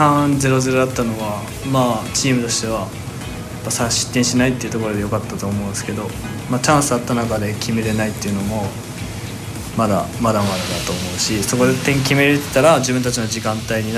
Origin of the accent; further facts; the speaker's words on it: Fukuoka, Japan; 自分も福岡出身なので、まあちょっとアビスパのスクールにも入ってたことがあったんで